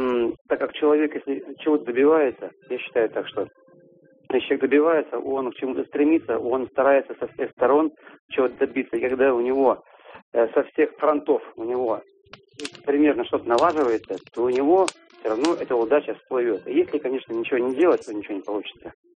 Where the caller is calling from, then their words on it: Tyumen, Tyumen Oblast, Russia; Ну, мы звоним из Тюмени.